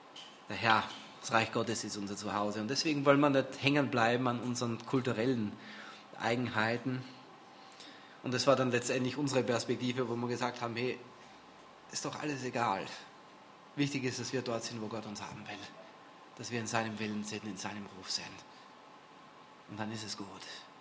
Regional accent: Vienna, Austria; accent: Viennese; now in Germany; Und wenn wir nach Hause kommen, nach Österreich, haben wir alle einen deutschen Akzent.

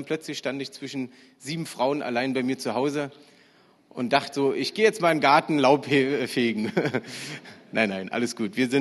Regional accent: Berlin, Germany; ich komme aus Berlin, ich lebe in Berlin, bin in Berlin aufgewachsen, habe sogar noch die Zeiten der Mauer erlebt. Als ich 9 war, ist die Mauer niedergefallen.

